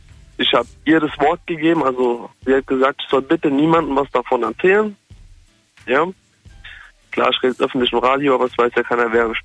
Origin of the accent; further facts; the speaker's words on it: Darmstadt, Hesse, Germany; Ich komme aus Darmstadt.